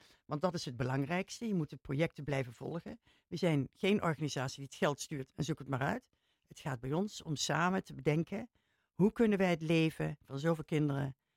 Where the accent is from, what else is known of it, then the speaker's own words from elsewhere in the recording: Netherlands; Want wij komen hier uit Nederland en we pretenderen nooit dat we alles weten.